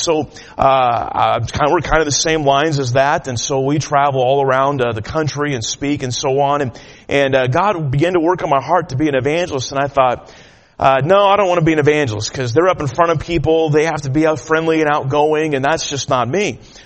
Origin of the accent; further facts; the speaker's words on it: Sacramento, California, United States; And so I grew up there at in Sacramento, grew up at Faith Baptist.